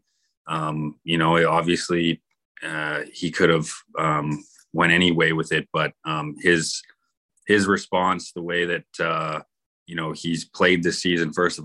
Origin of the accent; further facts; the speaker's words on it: Calgary, Alberta, Canada; now in Winnipeg, Canada; I grew up in Calgary, and we would get the Chinooks